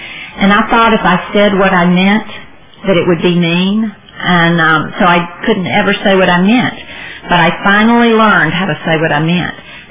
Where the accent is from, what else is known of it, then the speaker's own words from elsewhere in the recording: Jackson, Mississippi, United States; moved away as an adult; And now, I was raised in Jackson, Mississippi all my life, had lifelong friends there, my program was there, my sponsor was there, but it was going to be great, an adventure to move.